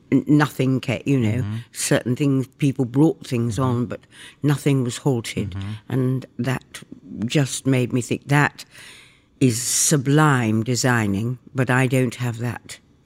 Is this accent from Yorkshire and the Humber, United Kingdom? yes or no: yes; York, Yorkshire and the Humber, United Kingdom; I was born in York in England, and I was brought up there, and my father was a doctor, and I had 2 brothers.